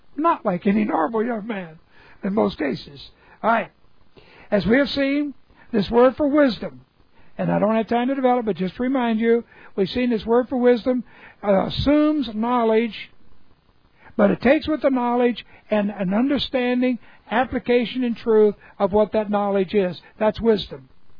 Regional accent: Hollywood, California, United States; See, I'm from three places. I'm from Hollywood, California, the United States.

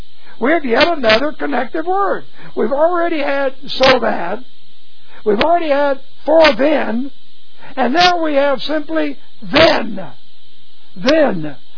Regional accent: Houston, Texas, United States; Here I am, from Houston, where I grew up in Houston, college, all

